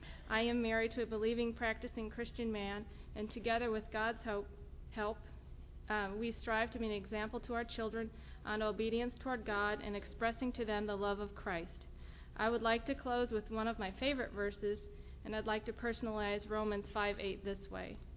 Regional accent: Illinois, United States; also born or lived in Chicago; I was born in Chicago. I'm the youngest of five children, and I was raised in Northern Illinois.

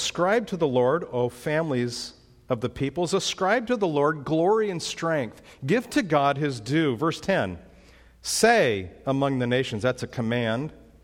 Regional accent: California, United States; I was born and raised in California. That's a different state now.

